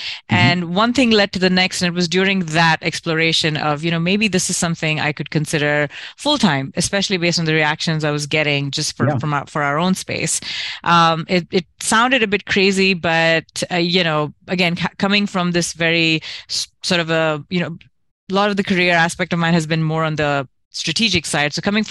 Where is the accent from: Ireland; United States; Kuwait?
Kuwait; I'm born and raised in Kuwait, and you know, very typical Indian sort of upbringing